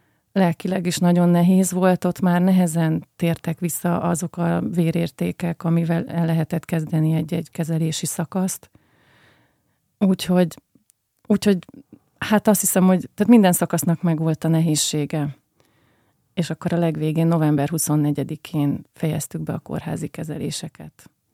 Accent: Budapest, Hungary; és még budapestiek is vagyunk, még mindehhez

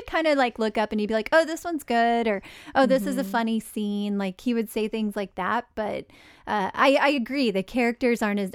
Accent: Texas, United States; Because I'm from West Texas where we had deer mice.

